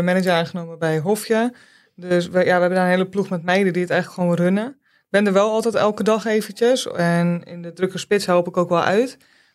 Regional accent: Wognum, North Holland, Netherlands; In Wognum.

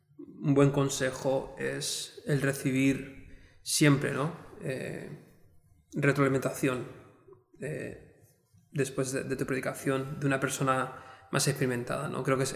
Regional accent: Torrejón de Ardoz, Community of Madrid, Spain; now in Seville, Spain; soy originalmente de Torrejón de Ardoz, en las afueras de Madrid.

